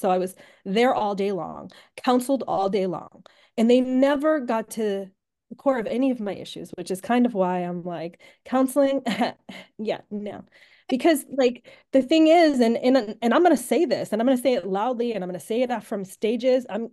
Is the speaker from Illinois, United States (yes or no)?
yes; Orland Park, Illinois, United States; also born or lived in Tennessee; So I grew up initially when I was born, I lived in Orland Park. We had a very nice home, and then we moved to Tennessee. But then my dad ended up traveling back, and I grew up in Orland, actually.